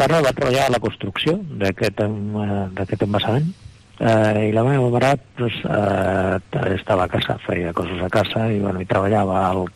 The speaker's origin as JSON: {"language": "Catalan", "town": "Iznájar", "region": "Andalusia", "country": "Spain", "tie": "born there", "said": "vaig néixer a Iznájar, en concret a una de les pedanies. Iznájar és un municipi, que té un terme municipal molt gran, molt estès, però també molt disseminat. En un nucli que era el Remolino"}